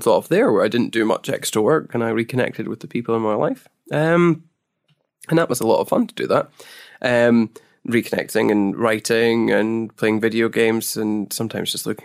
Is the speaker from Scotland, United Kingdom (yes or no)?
yes; Scotland, United Kingdom; moved away; It's been a long time since I was there, and I think a lot must have changed. So summer in Scotland seems like a good time to do this and just disconnect for a while.